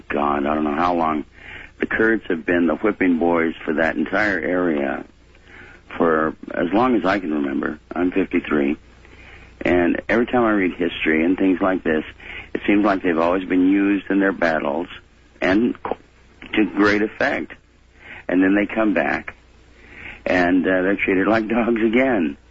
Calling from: Lake Elsinore, California, United States; from Lake Elsinore, California.

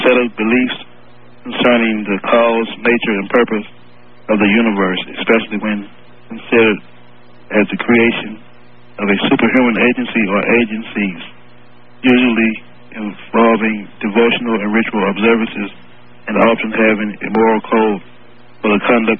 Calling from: Atlanta, Georgia, United States; I'm calling from Atlanta, Georgia.

